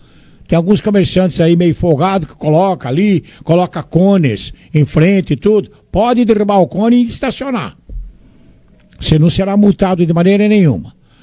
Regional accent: Monte Alto, São Paulo, Brazil; Eu nasci em Monte Alto. Amo Monte Alto. Faz 49 anos que moro em Monte Alto. Minha cidade do coração. Parabéns, Monte Alto. Está aí o Monte Altense. Monte Altense de nascimento.

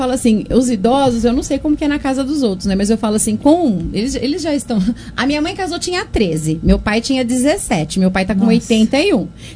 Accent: Monte Alto, São Paulo, Brazil; eu sou daqui de Monte Alto.

